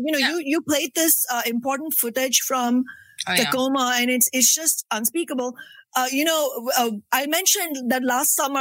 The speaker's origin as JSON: {"language": "English", "country": "India", "tie": "born or raised there", "said": "growing up in India"}